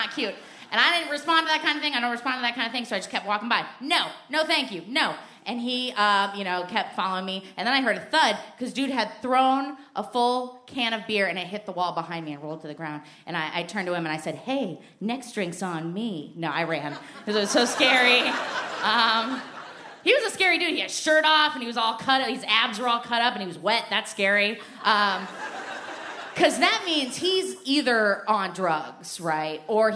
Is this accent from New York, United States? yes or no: no; Portland, Oregon, United States; I'm from Portland, Oregon. Anybody else from Portland, Oregon?